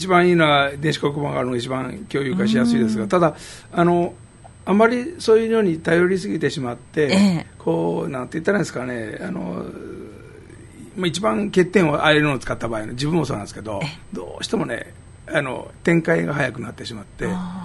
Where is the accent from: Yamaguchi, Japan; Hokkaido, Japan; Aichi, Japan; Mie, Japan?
Aichi, Japan; Owariasahi; 特に尾張旭の場合ですと、自分の地元ということもありますし、